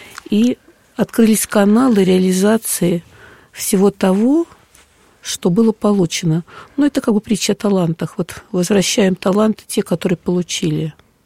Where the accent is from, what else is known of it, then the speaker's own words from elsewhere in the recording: Moscow, Russia; я москвичка, приехала